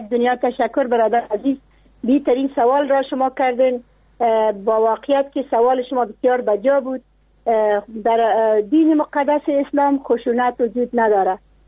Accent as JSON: {"language": "Persian", "country": "Afghanistan", "said": "نه والله، در ولایت ما اوقدر اگر راست پرسان کنی به زن زیاد حق نداده."}